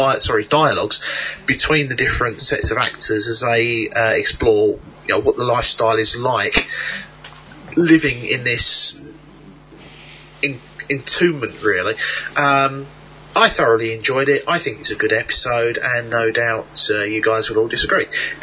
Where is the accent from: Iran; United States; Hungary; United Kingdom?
United Kingdom; Stratford, London; also born or lived in Plaistow / Forest Gate; I grew up in Stratford. I was born in Plaistow. I spent the first 21 years of my life living in Forest Gate. I know the area very well.